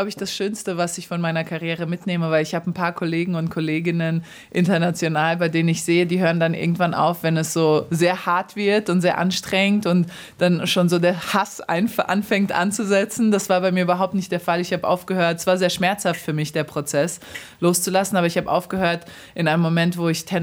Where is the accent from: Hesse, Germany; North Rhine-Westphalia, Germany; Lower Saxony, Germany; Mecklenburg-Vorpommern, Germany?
Hesse, Germany; Darmstadt; now in New York, United States; Genau, Darmstadt ist meine Heimat, absolut. Und New York ist die Stadt, in der ich wahlweise lebe.